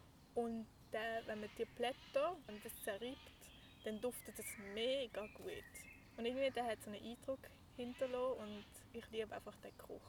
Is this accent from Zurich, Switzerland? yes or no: no; Muttenz, Basel-Landschaft, Switzerland; ich bin jetzt hier in Muttenz aufgewachsen.